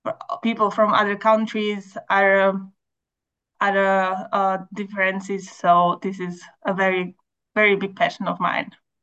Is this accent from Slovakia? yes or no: yes; Slovakia; English is a second language; now in Vienna, Austria; I am based in Vienna and I am originally from Slovakia.